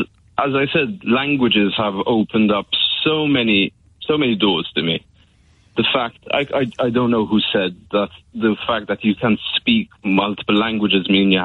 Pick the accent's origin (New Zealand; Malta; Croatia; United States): Malta; first language English; I'm from Malta and I grew up speaking English as my first language because we were a colony and my father insisted that I should learn English first. And then sort of the other languages followed. So growing up in the proximity, you learn Maltese and you learn Italian also.